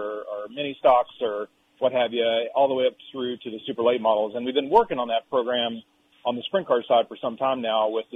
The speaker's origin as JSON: {"language": "English", "region": "Texas", "country": "United States", "tie": "born or raised there", "said": "particularly in the middle of the country where I grew up in Texas, and all across the country with the 14 regions."}